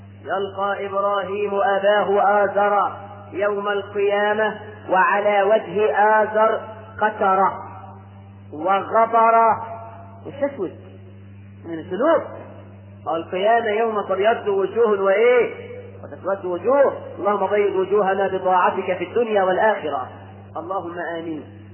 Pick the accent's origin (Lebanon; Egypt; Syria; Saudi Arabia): Egypt; ده احنا كمصريين بنسمي الواحد اسمين